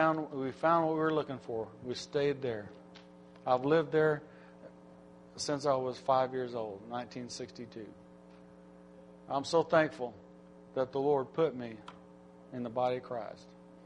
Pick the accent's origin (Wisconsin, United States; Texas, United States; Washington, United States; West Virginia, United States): Wisconsin, United States; Milwaukee; born there; also born or lived in Phoenix / Decatur / Chickasaw; I was born in Milwaukee, Wisconsin. Pastor there was, if I can think now, Brother Benny Morris. We moved to Phoenix, Arizona. Moved from Phoenix, Arizona to Decatur, Illinois. From Decatur, Illinois, we moved to Chickasaw, Alabama.